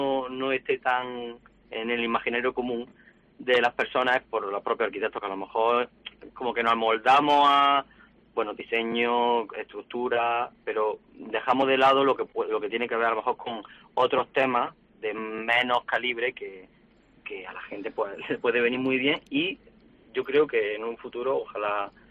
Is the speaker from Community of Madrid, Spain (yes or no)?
no; Arjona, Andalusia, Spain; yo decidí volver a mis raíces, a mi provincia y a mi pueblo, que lo quiero mucho y le tengo mucho cariño, Arjona.